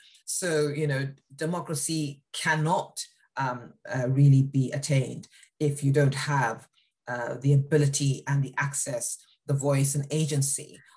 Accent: United Kingdom; and I was raised in a white-dominated society. I was raised in the UK. I'm British, class-ridden as well.

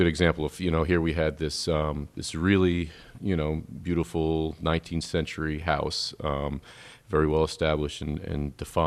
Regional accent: Norwich, Connecticut, United States; now in Maine, United States; I'm from Norwich, Connecticut.

